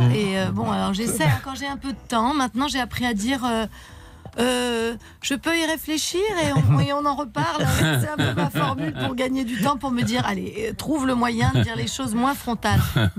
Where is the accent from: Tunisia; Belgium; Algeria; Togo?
Algeria; now in France; Quand j'étais petite en Algérie